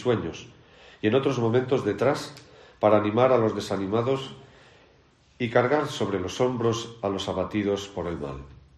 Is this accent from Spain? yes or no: yes; Castile and León, Spain; la llegada a Astorga supuso para mí una vuelta a mis raíces y a mi tierra leonesa.